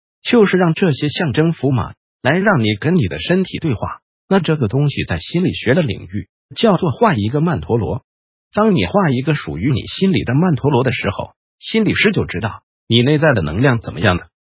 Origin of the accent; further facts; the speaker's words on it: China; 就是我们中国人在苦心架构出来一个让我们去找寻灵魂的系统